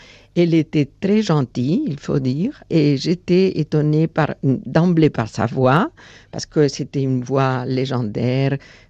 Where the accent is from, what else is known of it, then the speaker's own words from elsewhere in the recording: Spain; now in Barcelona, Spain; Bon, je suis espagnole, j'habite Barcelone.